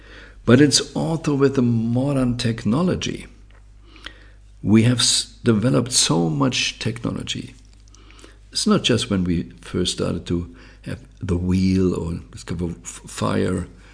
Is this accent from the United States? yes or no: no; Germany; I grew up in Germany, as you know, and the first train we had was from Fürth to Nuremberg.